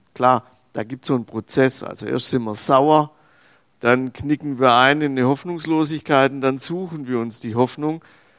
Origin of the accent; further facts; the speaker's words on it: Switzerland; wie sagen's wir als Schweizer, eine kleine Bude ist